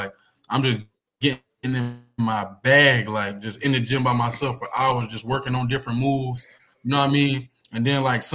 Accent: South Carolina, United States; I'm from South Carolina, bro. Like, it's not a lot of people out here training for the love of the game

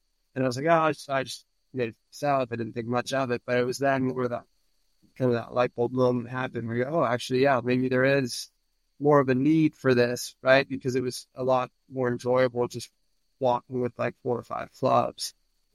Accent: California, United States; also born or lived in China; It just so happened to be I'm from North County, San Diego.

